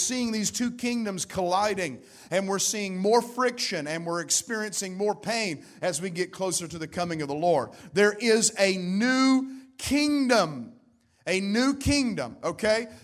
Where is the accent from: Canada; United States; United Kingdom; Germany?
United States; We are American citizens here.